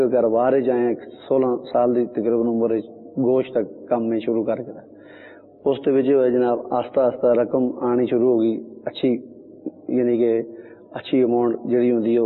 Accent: Muzaffarabad, Azad Kashmir, Pakistan; مظفر آباد کشمیر کا رہنے والا

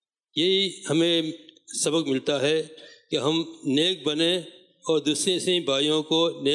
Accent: Karachi, Sindh, Pakistan; اور میں کماری بابا جزیرہ سے آیا ہوں. عمر میری تقریباً 60 سال سے زیادہ ہے.

